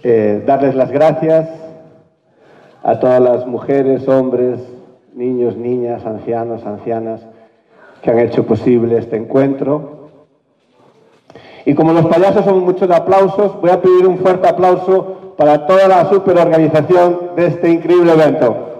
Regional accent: Galicia, Spain; de donde yo soy, que es Galicia, hay una frase, hay un mantra, una frase mítica

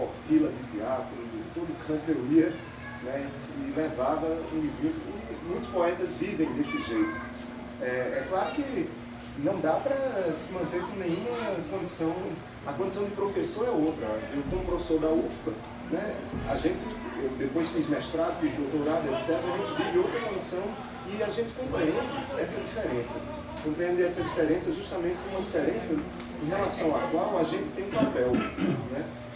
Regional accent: Pernambuco, Brazil; sou de Pernambuco

